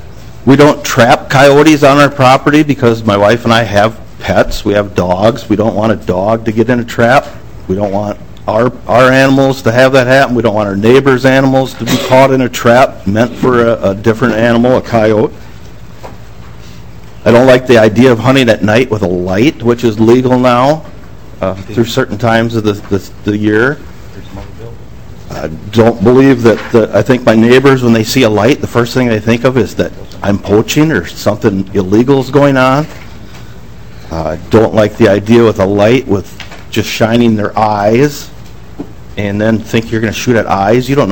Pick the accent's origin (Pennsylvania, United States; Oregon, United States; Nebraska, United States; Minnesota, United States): Minnesota, United States; Rochester; I'm from Rochester, Minnesota.